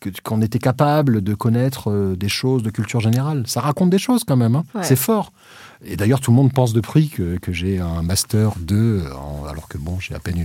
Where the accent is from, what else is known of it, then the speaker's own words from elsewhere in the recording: Réunion, France; also born or lived in Madagascar; moi, je suis français, en fait. Je suis né français, à Madagascar. J'ai grandi à La Réunion.